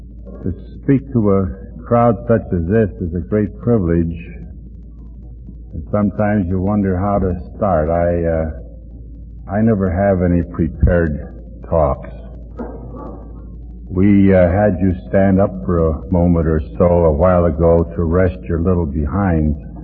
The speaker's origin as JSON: {"language": "English", "region": "Ohio", "country": "United States", "tie": "born or raised there", "said": "I was raised in Midwestern AA. I was raised in Ohio."}